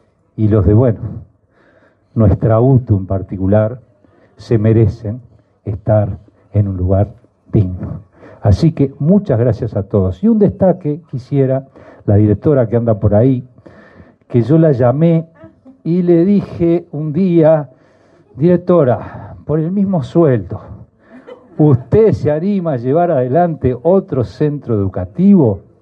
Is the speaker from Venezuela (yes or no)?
no; Uruguay; como somos los uruguayos